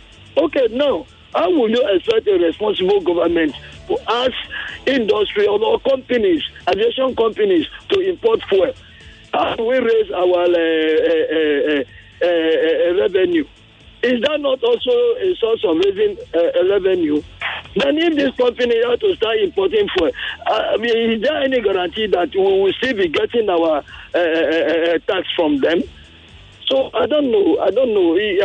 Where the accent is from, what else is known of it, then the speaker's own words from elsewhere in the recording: Niger Delta, Nigeria; Because first, I'm from the Niger Delta.